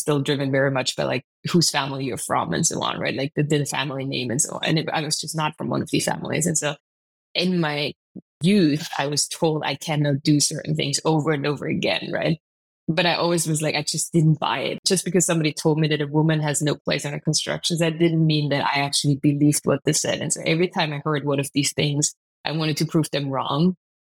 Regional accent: Austria; English is a second language; In countryside, Austria.

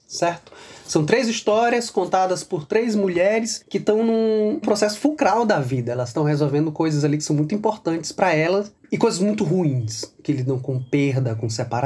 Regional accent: São Luís, Maranhão, Brazil; eu sou de São Luís do Maranhão, tenho 43 anos, sou escritor e historiador de formação.

